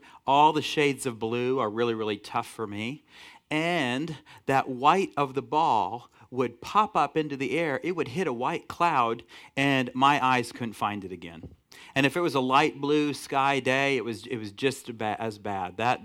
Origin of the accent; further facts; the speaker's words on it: Iowa, United States; And so growing up in Iowa, as a lot of you know who are Iowans